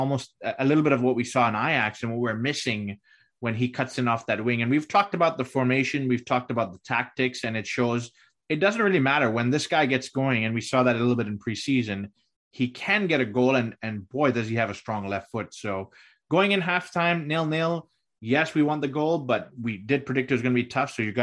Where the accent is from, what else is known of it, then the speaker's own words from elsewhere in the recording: Houston, Texas, United States; from Houston